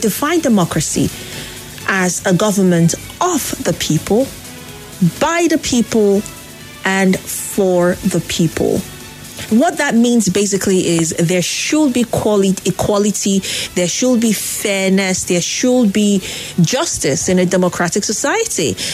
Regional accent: Nigeria; I come from Nigeria. We are a democratic nation.

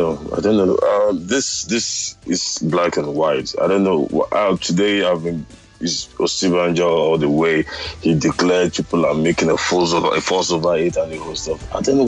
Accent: Nigeria; moved away; Like, one way or the other, you're going to be affected as a Nigerian. Even me, that is not in the borders now, I'm still, you know, one way or the other.

